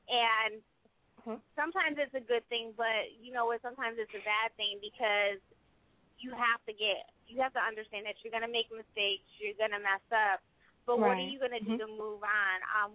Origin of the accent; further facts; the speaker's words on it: New York, United States; When you're really from it, like I was raised in Harlem. I understand the heartache.